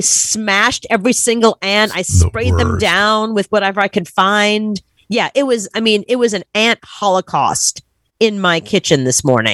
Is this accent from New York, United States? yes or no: yes; New York City, New York, United States; growing up in Brooklyn, whenever somebody has the windows down and they're cranking some loud music, that feels like summer.